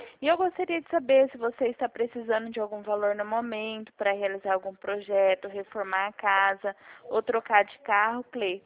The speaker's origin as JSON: {"language": "Portuguese", "town": "Dracena", "region": "São Paulo", "country": "Brazil", "said": "Não, não, eu sou daqui de Dracena."}